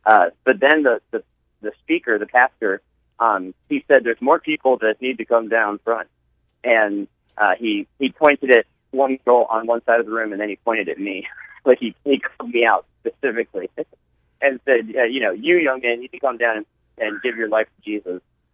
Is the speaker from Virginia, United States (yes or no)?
yes; Virginia, United States; also born or lived in Massachusetts / Pennsylvania; So I was born in Massachusetts. Well, my father was a seminary student himself at Gordon-Conwell Seminary. And then we moved to Virginia when I was about 4 or 5. And then we moved up to Pennsylvania when I was about 8. And then we moved back to Virginia.